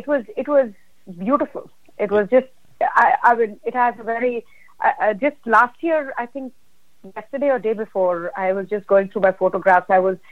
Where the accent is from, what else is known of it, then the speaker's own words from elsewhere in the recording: India; now in United States; I came from India. This was a new country